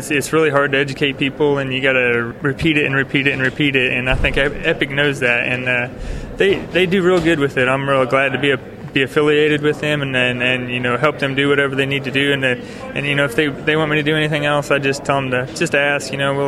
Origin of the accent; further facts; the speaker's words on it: Chetmore, Kansas, United States; We live in Kansas. Chetmore, Kansas is our hometown.